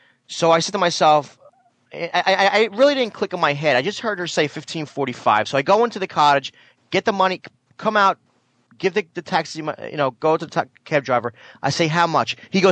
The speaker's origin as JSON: {"language": "English", "region": "New Jersey", "country": "United States", "said": "I'm from New Jersey."}